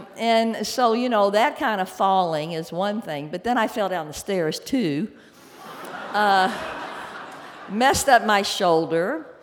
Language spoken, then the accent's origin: English; Louisville, Kentucky, United States; I grew up in Louisville, Kentucky, and in my generation, gently reared young ladies were treated to tap and ballet lessons by their parents.